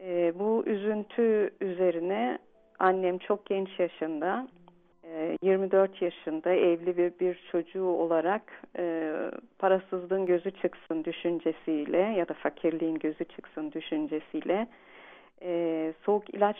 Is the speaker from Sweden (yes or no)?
no; Germany; 1975'te Almanya'da doğdum.